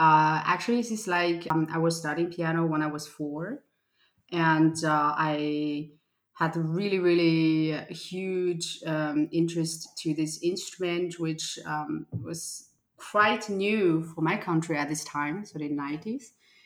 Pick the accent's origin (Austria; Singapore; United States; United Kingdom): Austria; also born or lived in China; So I was born in China, but grew up in Austria. So I have kind of two different mindsets in my body.